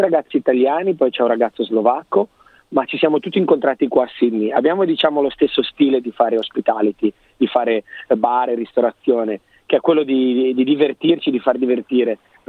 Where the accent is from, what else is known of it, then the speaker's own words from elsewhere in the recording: Liguria, Italy; Io vengo dalla Liguria, questi posti, sai, sul mare.